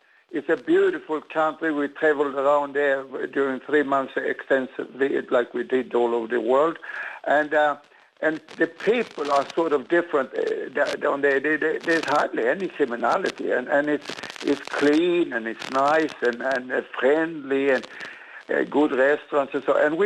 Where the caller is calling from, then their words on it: Sweden; Oh, hello. … here from Sweden.